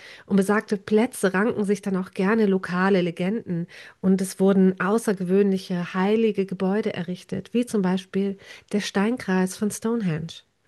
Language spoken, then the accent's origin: German; Northern Germany, Germany; Ich bin hier in Norddeutschland aufgewachsen, mitten im Megalithkulturland.